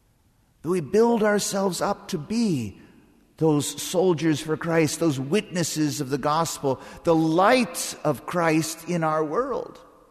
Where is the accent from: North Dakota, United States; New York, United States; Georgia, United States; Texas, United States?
Texas, United States; Did I mention that I'm from Texas?